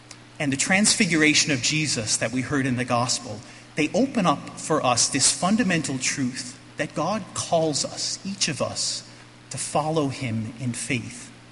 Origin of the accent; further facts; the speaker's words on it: St. John's, Newfoundland and Labrador, Canada; I grew up in St. John's, Newfoundland, with two older sisters. My mother was from a very small fishing community, and my father was from a mining island off the coast of Newfoundland. And I grew up attending Mass